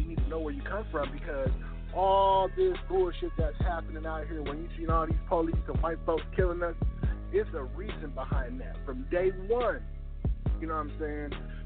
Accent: Seattle, Washington, United States; I'm from Seattle, man.

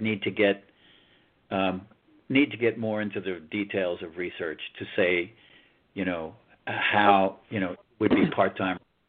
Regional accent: Huntington, New York, United States; Huh. That's my hometown.

